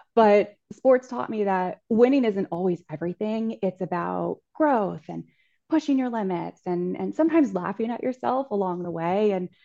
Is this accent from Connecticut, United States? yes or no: yes; Fairfield, Connecticut, United States; so I grew up in Fairfield, Connecticut, back in the 90s.